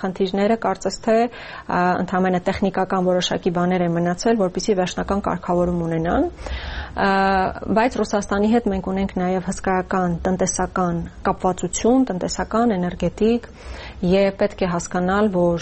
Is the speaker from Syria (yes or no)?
no; Syunik, Armenia; ես ինքս Սյունիքից եմ և տեսել եմ, թե երբ Ադրբեջանը հարձակվում է Սյունիքի վրա